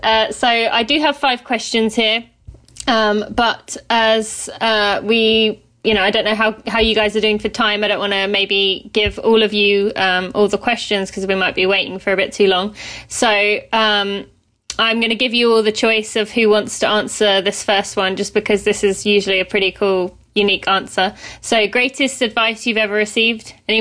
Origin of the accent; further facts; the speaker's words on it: United Kingdom; now in Lexington, United States; So because I'm British, does that mean I get an advantage even though I live in Lexington?